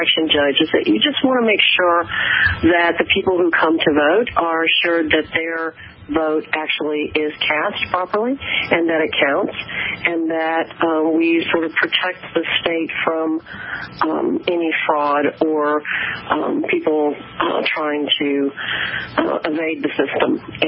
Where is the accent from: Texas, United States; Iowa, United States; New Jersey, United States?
Texas, United States; also born or lived in Chicago / San Francisco; now in Wyoming, United States; I'm from Texas, and I'm 6 years in Chicago and 3 years in San Francisco, so I know what it is to live with, and now in Wyoming